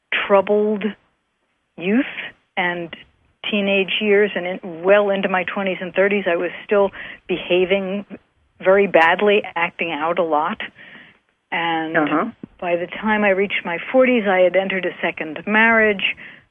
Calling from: West Virginia, United States; "West Virginia, United States of America."

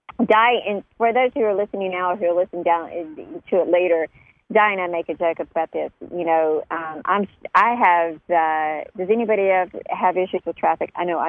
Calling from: Florida, United States; Yeah, and I'm calling in from Florida, and you're telling everybody where you're from, and we're co-hosting our show together.

